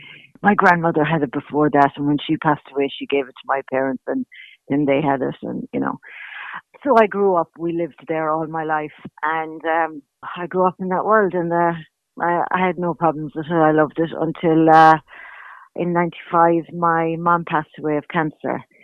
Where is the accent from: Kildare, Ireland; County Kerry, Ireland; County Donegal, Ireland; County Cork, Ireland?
County Kerry, Ireland; Killarney; I grew up in Killarney, in New Street, in business myself. My parents owned a hotel.